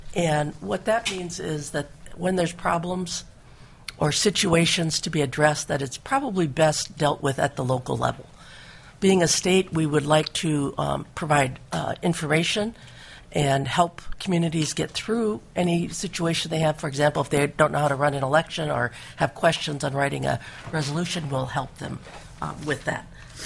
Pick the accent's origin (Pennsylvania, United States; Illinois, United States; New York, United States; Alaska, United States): Alaska, United States; Unalaska; I am from Unalaska, so I will not challenge the chair, although Sitka is my second home and is quite beautiful